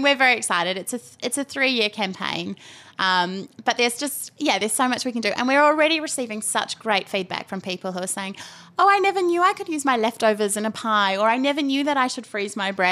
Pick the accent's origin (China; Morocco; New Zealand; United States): New Zealand; Whakatane, Bay of Plenty; my lifestyle is very different to when I grew up in Whakatane and I was one of four children and we lived 10 minutes from town